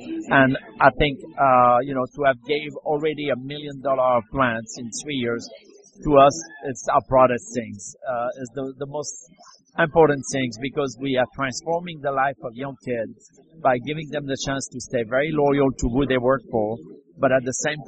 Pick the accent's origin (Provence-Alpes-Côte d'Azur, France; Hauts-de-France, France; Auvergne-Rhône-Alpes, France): Auvergne-Rhône-Alpes, France; Lyon; English is a second language; I am from Lyon. I'm from the town of Paul Bocuse